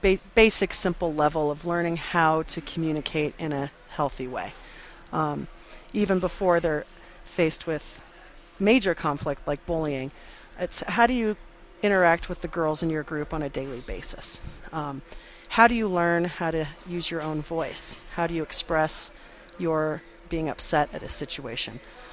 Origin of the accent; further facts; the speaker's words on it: Santa Fe, New Mexico, United States; Well, I'm from Santa Fe